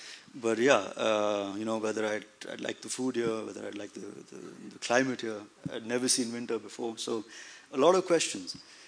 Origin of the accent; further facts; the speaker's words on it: India; now in Germany; I'm from India. And I've been in Germany now almost 10 years.